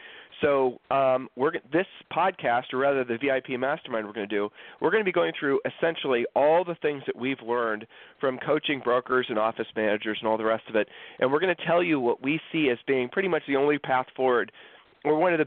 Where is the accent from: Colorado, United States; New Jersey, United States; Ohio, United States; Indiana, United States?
Ohio, United States; Columbus; We grew up in Columbus, Ohio, the winter was always full of horrible weather and snow and clouds.